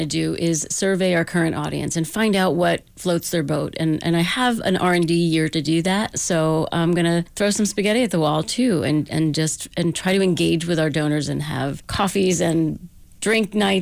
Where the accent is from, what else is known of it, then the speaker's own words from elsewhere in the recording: New Jersey, United States; moved away; I wanted to come back east where my roots are. I grew up in New Jersey